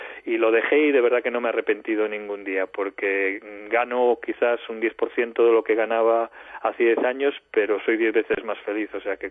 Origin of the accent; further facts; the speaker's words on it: A Coruña, Galicia, Spain; Pues yo, o sea, nací en Galicia, viví en La Coruña hasta los 20 y pico años y tengo allí mi familia.